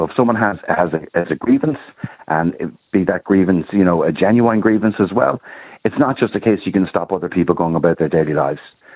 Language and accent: English; Ireland; Well, I'm speaking to people as an Irish citizen as well who does not want to see what's happening right now in this country.